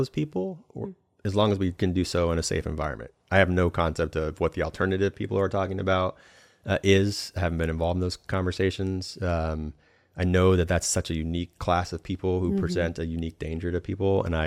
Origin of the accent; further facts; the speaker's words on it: Steilacoom, Washington, United States; I grew up in Steilacoom, Washington, with a view of McNeil Island.